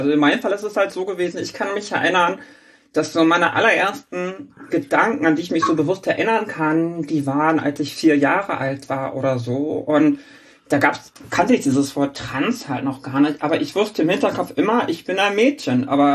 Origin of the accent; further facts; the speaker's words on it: Schleswig-Holstein, Germany; also born or lived in Hamburg; ich bin gebürtige Hamburgerin, bin allerdings als kleines Kind nach Schleswig-Holstein gezogen und bin da groß geworden, zur Schule gegangen und alles, was man dann halt so macht, wenn man dann so 13, 14, 15 ist, das ist da alles passiert.